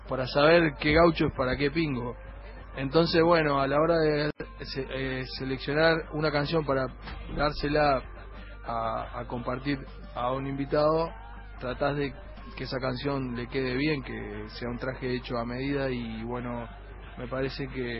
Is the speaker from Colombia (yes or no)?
no; Uruguay; Es como para un argentino tocar en el Colón, más o menos. O sea, es nuestro Colón